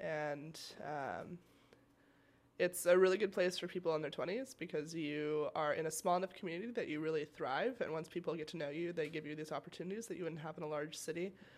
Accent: Washington, United States; now in Juneau, United States; I grew up in Washington State in the Pacific Northwest and really loved it.

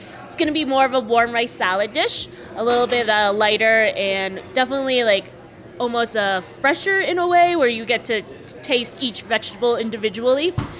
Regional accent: Massachusetts, United States; So, growing up on Cape Cod, it's a predominantly white area

